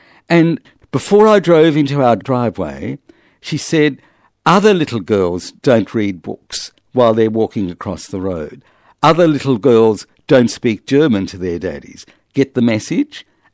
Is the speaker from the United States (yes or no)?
no; Australia; on my experience as an Australian-born and raised bilingual and as the father of an Australian-born and raised bilingual.